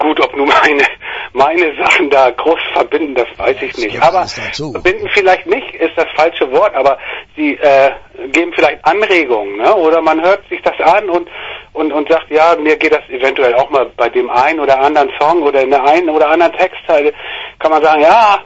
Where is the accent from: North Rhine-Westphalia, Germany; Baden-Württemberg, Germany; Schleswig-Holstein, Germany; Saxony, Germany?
Schleswig-Holstein, Germany; Neustadt in Holstein; Ich komme aus Neustadt an der Ostsee, genau. Wohne auch schon mein Leben lang hier in Neustadt. Und bin immer ein Küstenkind gewesen